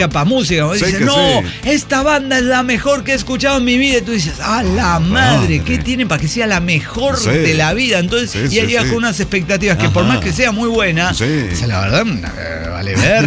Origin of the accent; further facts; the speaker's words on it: Orizaba, Veracruz, Mexico; sí, nosotros somos de Orizaba